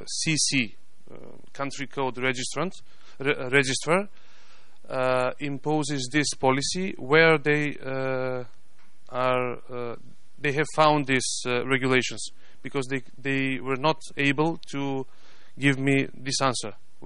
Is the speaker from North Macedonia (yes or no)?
yes; North Macedonia; English is a second language; Okay, good morning to everyone. I'm coming from Macedonia.